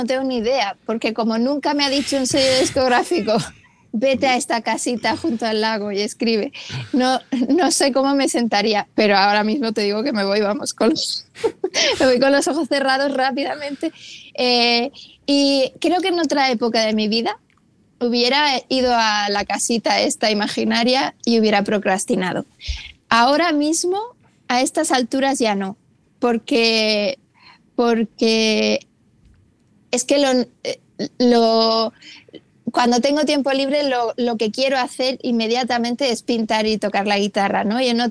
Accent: Murcia, Region of Murcia, Spain; now in Madrid, Spain; Que va, bajo mucho. El fin de semana pasado estuve ahí

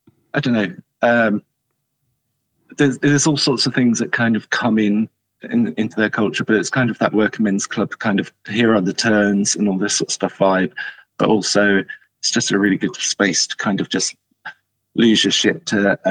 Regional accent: Ipswich, East of England, United Kingdom; I did one in my hometown, which was my first sort of thing, and which was really lovely.

